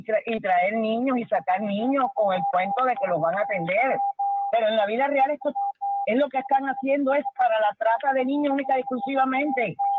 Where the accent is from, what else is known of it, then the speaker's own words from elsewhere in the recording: Cuba; En mi país no es ilegal hacerse un aborto. Hacerse un aborto en Cuba es como ir al refrigerador